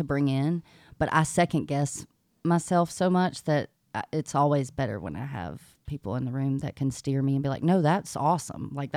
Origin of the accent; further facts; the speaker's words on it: Sparta, Georgia, United States; So Cowboy Bill's is in Milledgeville, Georgia. I'm from Sparta, Georgia, which is like right down the road. And but there were no bars in where I grew up, so we'd all have to go to Milledgeville to...